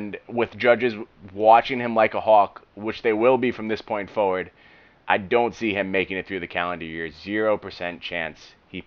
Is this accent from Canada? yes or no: yes; Canada; Being Canadian is definitely, for the first time ever, a benefit to us.